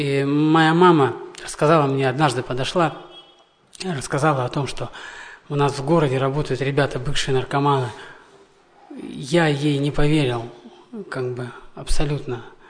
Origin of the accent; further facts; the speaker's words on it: Berdsk, Novosibirsk Oblast, Russia; я сам из Бердска, это Новосибирская область.